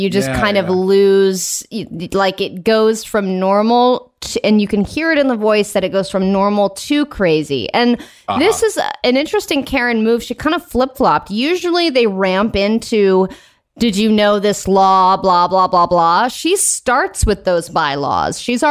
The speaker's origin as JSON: {"language": "English", "region": "Georgia", "country": "United States", "tie": "born or raised there", "said": "She might be from my hometown in Georgia."}